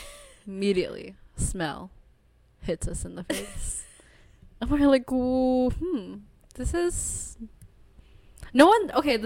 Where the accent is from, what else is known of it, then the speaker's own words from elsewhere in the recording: United States; I'm born and raised in the U.S. I am Vietnamese American, but my family is also from the south.